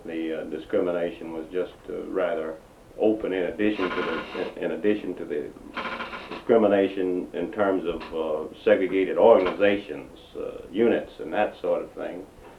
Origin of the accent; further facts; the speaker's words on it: the South, United States; my experience as a Southerner in the South